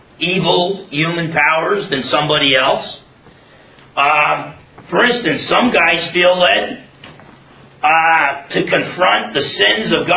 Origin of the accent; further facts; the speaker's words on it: United States; I'm as American as apple pie, okay?